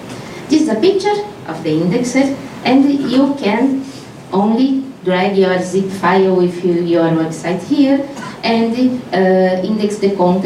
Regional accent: Brazil; English is a second language; A little about me, I'm from Brazil

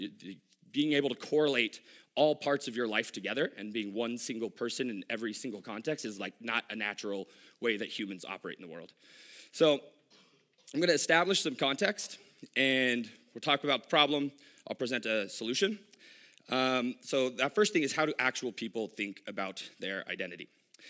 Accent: Dallas, Texas, United States; In Texas, I'm from Dallas.

